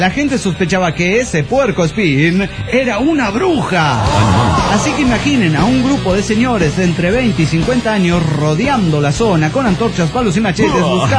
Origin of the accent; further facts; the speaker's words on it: Molinito, Mexico; del Molinito, México.